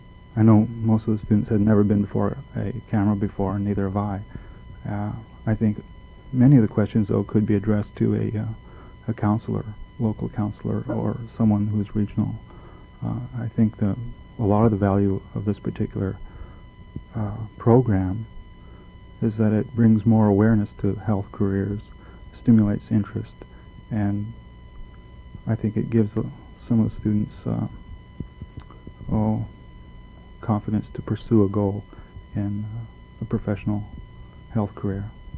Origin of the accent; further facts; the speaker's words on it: Nome, Alaska, United States; I was born and raised in Nome, and I am three-quarters Eskimo.